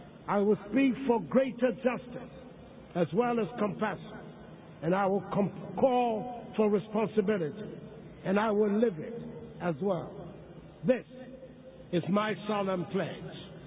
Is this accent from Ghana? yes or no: yes; Ghana; we all say as a matter of routine that we are Ghanaians.